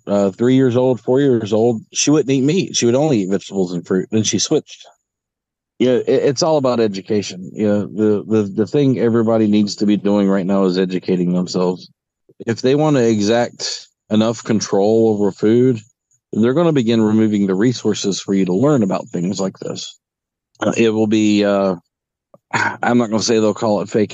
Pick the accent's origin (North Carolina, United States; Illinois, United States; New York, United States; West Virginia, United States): North Carolina, United States; So I'm from North Carolina. Up in North Carolina, kudzu is the damned weed.